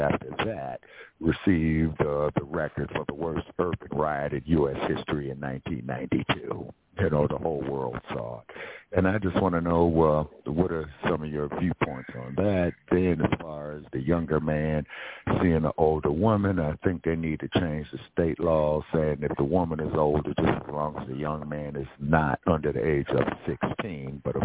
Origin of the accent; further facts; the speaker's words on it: California, United States; Now, I grew up in California, and it's just downright crazy.